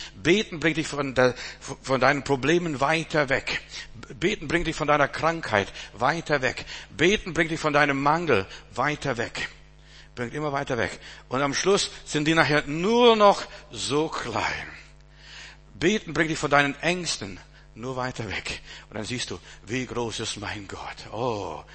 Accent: Altötting, Bavaria, Germany; und ich bin in Altötting groß geworden, ein Stück weit

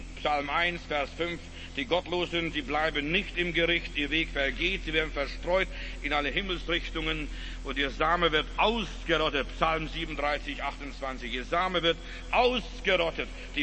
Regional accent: Germany; wir als Deutsche, vielleicht war dein Vater Nazi, vielleicht war er ein Kommunist oder vielleicht war er was anderes

